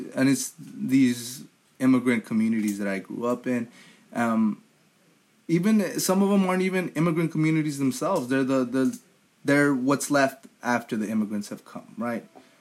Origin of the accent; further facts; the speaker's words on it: Los Angeles, California, United States; I grew up in Los Angeles, but I feel like I've never seen my kind of Los Angeles in media. And this is my Los Angeles.